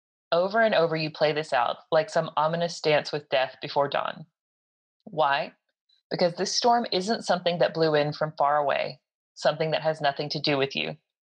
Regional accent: United States; now in United Kingdom; since we were living in the UK at the time, I'm American, he was Chinese, we were living in the UK.

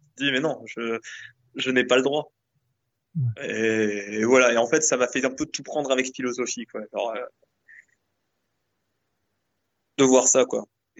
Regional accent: Paris, Île-de-France, France; Moi, je suis parisien.

